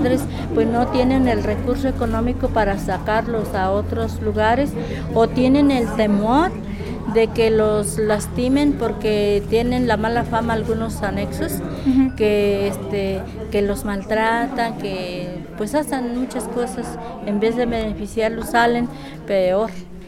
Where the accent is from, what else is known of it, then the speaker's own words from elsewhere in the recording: Ilamatlán, Veracruz, Mexico; now in Guayacocotla, Mexico; Yo no soy originaria de aquí, yo soy de Ilamatlán, Veracruz.